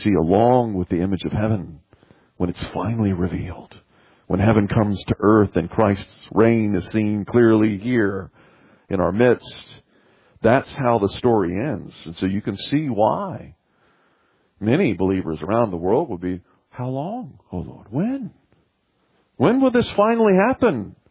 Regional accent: Southern United States, United States; As a Southerner, I'm not a big fan.

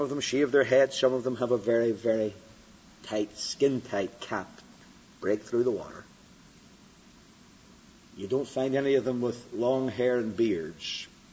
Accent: United Kingdom; I come from Britain

